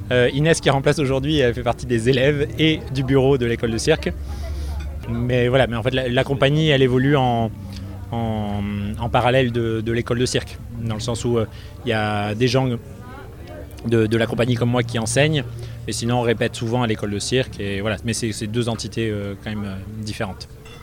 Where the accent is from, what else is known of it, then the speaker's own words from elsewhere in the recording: Gap, Provence-Alpes-Côte d'Azur, France; On vient de Gap. On est tous autour de Gap